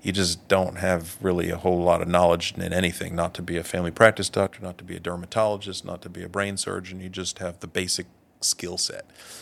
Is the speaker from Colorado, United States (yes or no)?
no; Dallas, Texas, United States; also born or lived in Rome, Italy / London, United Kingdom; Grew up in a little bit all over. When I was born in Rome, Italy, lived there for 4 years. So that was my first language, along with English. Then we moved to London, lived in London for a couple of years, and then moved in 76 to Dallas, Texas.